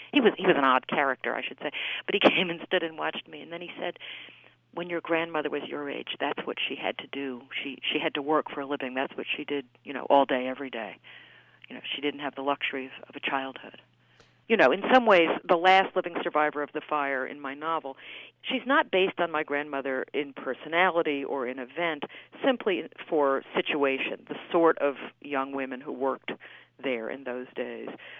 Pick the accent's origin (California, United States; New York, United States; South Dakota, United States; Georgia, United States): New York, United States; New York City; But I grew up in New York City with a high awareness of the fire, and I knew where the building was